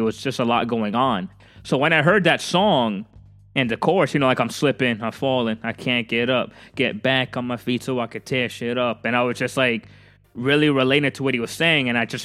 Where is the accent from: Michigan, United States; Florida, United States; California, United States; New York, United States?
New York, United States; New York City; now in Pennsylvania, United States; I'm born and raised in Queens, New York, so I was in Pennsylvania. I'm Hispanic